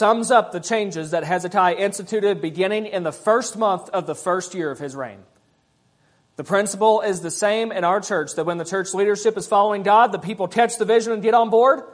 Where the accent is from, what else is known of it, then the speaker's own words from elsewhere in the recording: United States; And as an American, if we had the same thing here